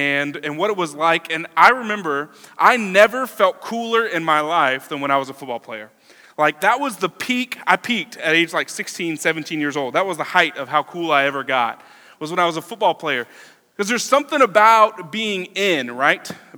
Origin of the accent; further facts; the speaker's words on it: Florida, United States; now in North Carolina, United States; And I'm originally from Florida, so I'm not a North Carolinian. Other Floridians, respect.